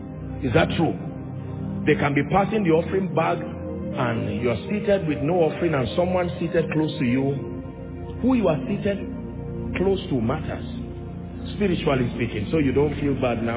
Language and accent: English; Nigeria; I am more than a Nigerian. As much as I'm proud of being a Nigerian, it is more than being a Nigerian, more than being an African